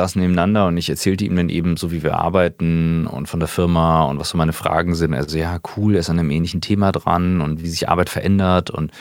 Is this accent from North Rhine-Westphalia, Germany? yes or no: no; Kiel, Schleswig-Holstein, Germany; born there; Ich bin gebürtiger Kieler, mittlerweile 38.